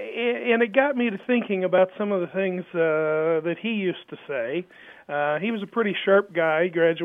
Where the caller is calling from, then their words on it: Indianapolis, Indiana, United States; I'm calling from Indianapolis.